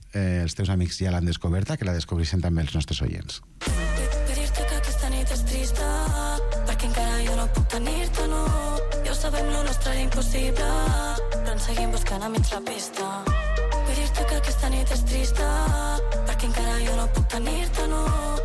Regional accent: Castelló, Valencian Community, Spain; Jo soc de València, de Castelló, per això em notes un accent una mica

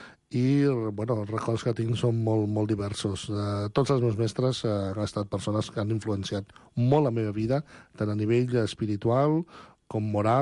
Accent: Barcelona, Catalonia, Spain; also born or lived in Managua; Vaig néixer a Managua, capital de Nicaragua, a Centroamèrica, i des de ben petit ja visc aquí a Barcelona, a Catalunya.

